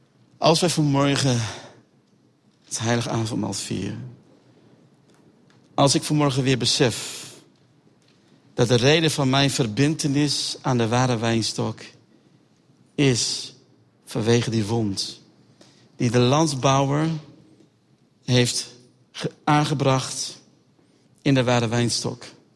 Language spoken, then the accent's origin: Dutch; Groningen, Netherlands; born there; ik ben geboren in Groningen, in de stad Groningen.